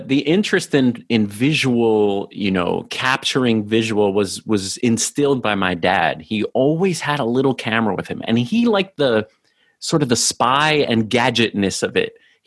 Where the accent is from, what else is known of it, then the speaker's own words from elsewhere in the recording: Hoboken, New Jersey, United States; born there; I was born in Hoboken, New Jersey.